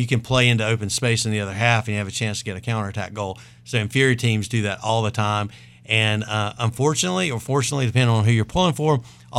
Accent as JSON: {"language": "English", "region": "the Carolinas", "country": "United States", "tie": "born or raised there", "said": "I've been a sports fan of, you know, college basketball growing up in the Carolinas and went to NC State back in the Valvano days."}